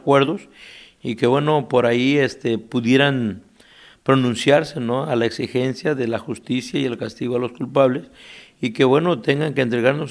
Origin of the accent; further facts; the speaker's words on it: Mexico; nosotros como mexicanos